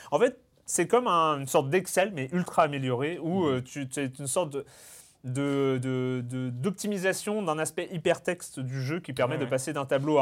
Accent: Lorient, Brittany, France; Voilà, bon, c'est là où j'ai grandi.

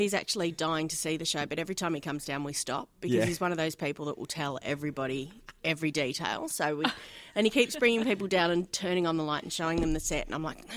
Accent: Melbourne, Victoria, Australia; also born or lived in Sydney; I grew up in Melbourne and pretty much worked here right until I was in my 20s, and then I went to Sydney for a while and then came back before I went overseas.

